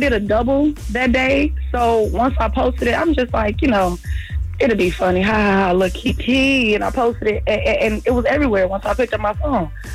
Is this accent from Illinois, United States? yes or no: yes; Chicago, Illinois, United States; Tyrese is actually, you know, we're from Chicago. Everybody thinks they're famous. Everybody's celebrities around here.